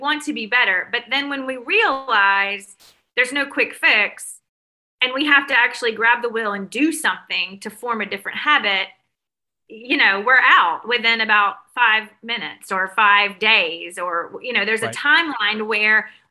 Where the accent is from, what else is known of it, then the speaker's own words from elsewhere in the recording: Mississippi, United States; now in Alabama, United States; And because I live in Alabama now, I grew up in Mississippi, and down here in the South